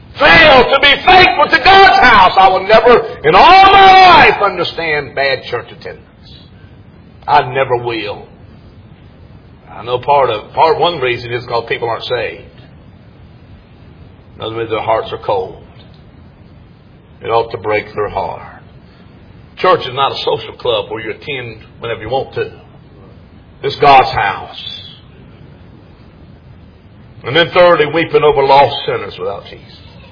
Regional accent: United States; doesn't affect me, but it does because I'm an American.

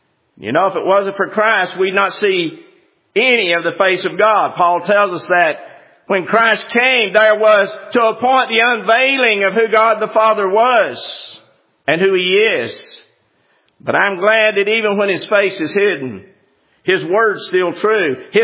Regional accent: the South, United States; You know, I said, I'm from the South. And I said, in the South, we fix things.

